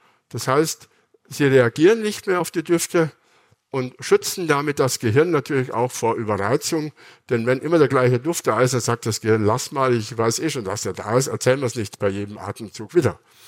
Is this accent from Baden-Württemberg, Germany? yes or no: no; Bavaria, Germany; Und ich bin zum Beispiel in Bayern aufgewachsen.